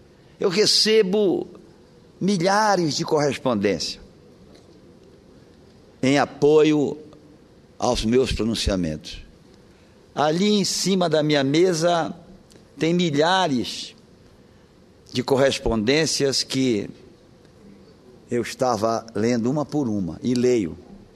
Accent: Pará, Brazil; comunicar ao país querido, comunicar à minha terra querida, o estado do Pará

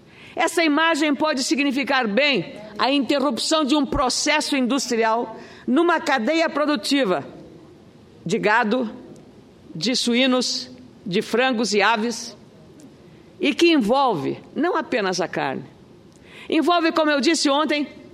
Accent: Rio Grande do Sul, Brazil; E eu sou do Rio Grande do Sul

